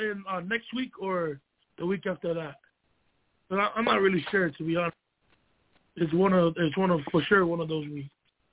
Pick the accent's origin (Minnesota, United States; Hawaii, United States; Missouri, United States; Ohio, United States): Hawaii, United States; Kahuku; now in Seattle, United States; I am born and raised in Kahuku, Hawaii, and I recently moved over here to Seattle about 2 years ago